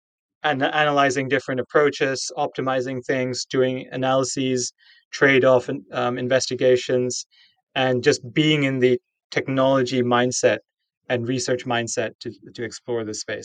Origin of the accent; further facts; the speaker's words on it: Singapore; Because I grew up in Singapore, which is near the tropics, but it's an island country.